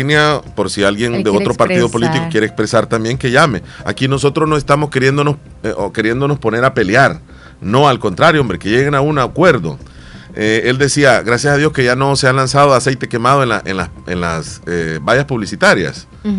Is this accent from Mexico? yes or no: no; El Salvador; Sí, somos salvadoreños